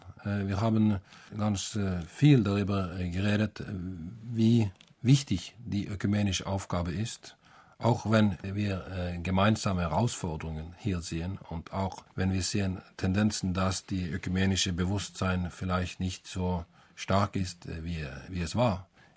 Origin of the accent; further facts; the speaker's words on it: Norway; German is a second language; Und als Norweger frage ich dann zurück, was ist dann so schrecklich mit Winter?